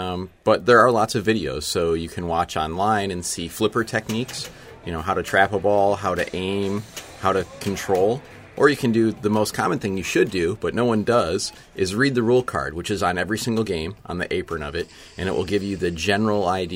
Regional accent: Belvidere, Illinois, United States; I grew up in Belvidere, Illinois in the 90s.

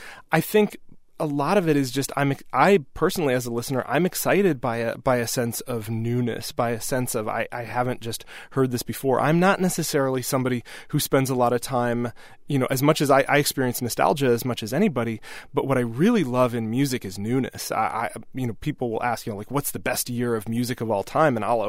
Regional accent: Wisconsin, United States; It's not just because I'm from Wisconsin.

